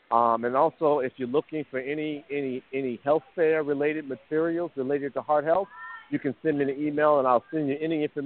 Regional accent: Chicago, Illinois, United States; I'm originally from Chicago, the south side of Chicago, but all my life, my family has been in the down south area

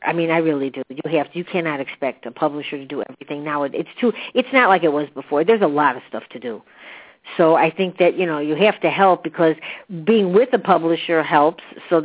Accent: Chicago, Illinois, United States; Hey, I'm from Chicago.

